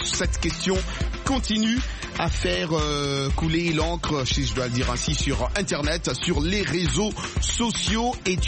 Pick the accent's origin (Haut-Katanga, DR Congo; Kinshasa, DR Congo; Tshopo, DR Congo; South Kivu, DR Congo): South Kivu, DR Congo; Bukavu; born there; moi je suis né à Bukavu